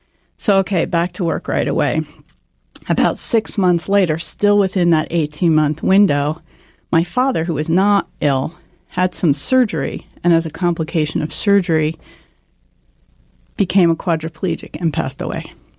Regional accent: New Jersey, United States; I mean, I grew up here in New Jersey. I went to school at NYU.

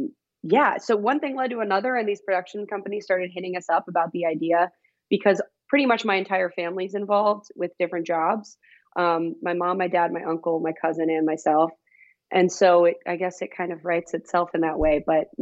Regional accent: Dallas, Texas, United States; And then did a little bit in my hometown of Dallas, Texas.

